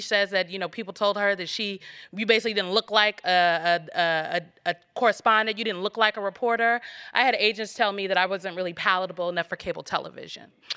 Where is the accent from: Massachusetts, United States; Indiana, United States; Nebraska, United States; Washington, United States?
Nebraska, United States; They don't even get the concept that I'm from Nebraska.